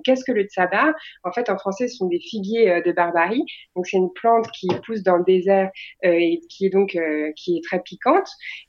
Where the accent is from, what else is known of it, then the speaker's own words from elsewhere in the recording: France; puisqu'on est des Français